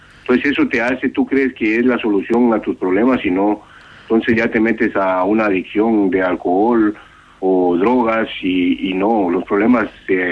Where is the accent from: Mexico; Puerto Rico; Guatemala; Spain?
Guatemala; De Guatemala.